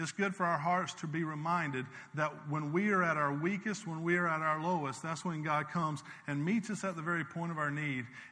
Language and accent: English; South Carolina, United States; I told you earlier, I grew up in South Carolina, not too far from Myrtle Beach.